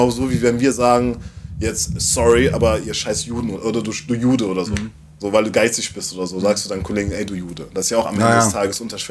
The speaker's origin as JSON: {"language": "German", "town": "Waiblingen", "region": "Baden-Württemberg", "country": "Germany", "tie": "born there", "said": "Ich bin in Weiblingen geboren, also hier von Stuttgart eigentlich. Meine Mom ist aus Iran und mein Vater ist aus Kongo. Quasi, ja. Schwarzer und Kanake in einem."}